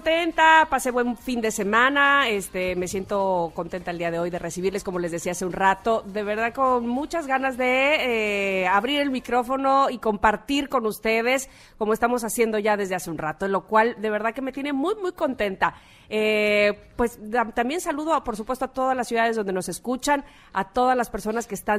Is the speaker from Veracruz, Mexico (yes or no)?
yes; Veracruz, Mexico; No sé si porque soy jarocha o qué